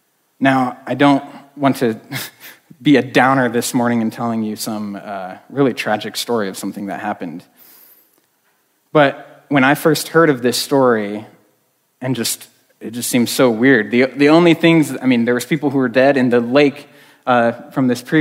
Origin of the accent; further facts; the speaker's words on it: Cameroon; born there; before I was born in Cameroon, which is kind of in the crest corner of Africa, on the northwest side